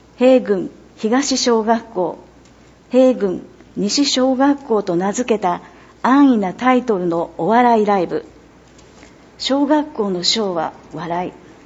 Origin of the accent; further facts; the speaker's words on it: Yamaguchi, Japan; also born or lived in Osaka; 故郷の山口を出てアルバイトをしながら大阪で14年間芸人活動をしていました。